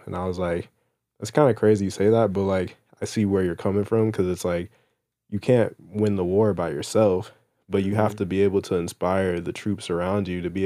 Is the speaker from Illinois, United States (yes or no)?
no; New York, United States; because like, I'm still from New York.